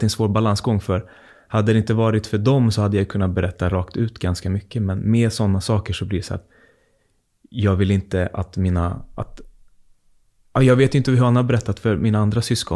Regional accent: Fittja, Stockholm County, Sweden; jag bor ganska nära där jag växte upp i Fittja.

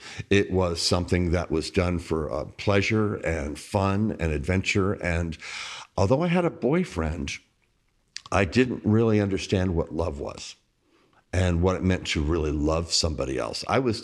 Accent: Bossier City, Louisiana, United States; now in New Orleans, United States; I was a young gay kid growing up in Bossier City, Louisiana, desperately wanting to sort it out, to be accepted, to find my tribe that thought that all of this was okay.

